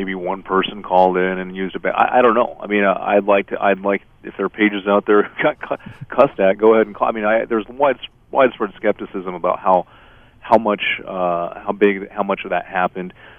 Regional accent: Colorado, United States; in California, and I'm from Colorado

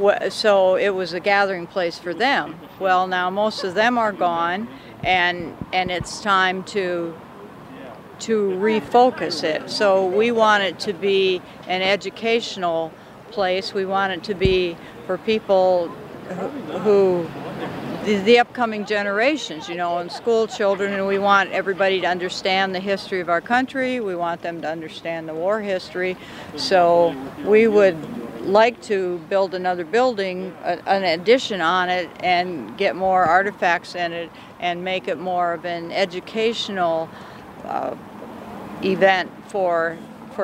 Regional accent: Clear Lake, South Dakota, United States; moved away as an adult; now in Sioux Falls, United States; I am a South Dakotan. I grew up in Clear Lake, and then I was gone for 38 years during my Navy career, and then I moved back home to South Dakota in about 7 years ago, and I live here in Sioux Falls.

